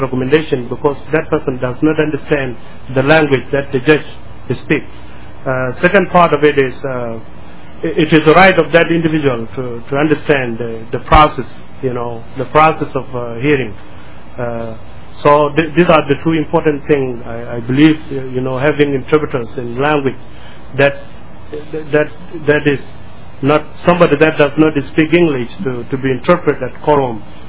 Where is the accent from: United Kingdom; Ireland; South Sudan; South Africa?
South Sudan; English is a second language; now in Mankato, United States; I'm a Nuer. I'm Nuer from South Sudan. I live here in the United States for 10 years. I live in Mankato, Minnesota.